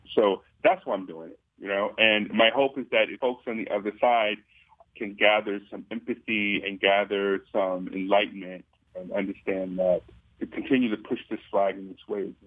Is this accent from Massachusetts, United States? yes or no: no; Detroit, Michigan, United States; You know, and I'm coming to Detroit because that's where I'm from Detroit.